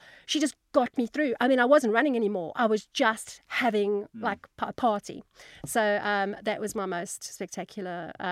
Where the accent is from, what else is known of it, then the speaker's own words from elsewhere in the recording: South Africa; As I'm South African